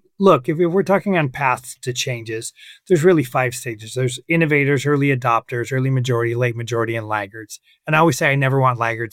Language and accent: English; Washington, United States; In my home state of Washington, you are required to do Danielson-Marzano or the University of Washington model.